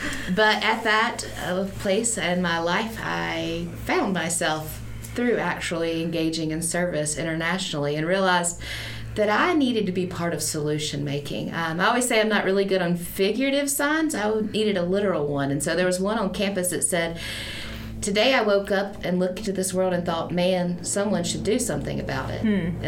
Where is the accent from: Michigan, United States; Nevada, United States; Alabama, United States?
Alabama, United States; I'm originally from Alabama, as you heard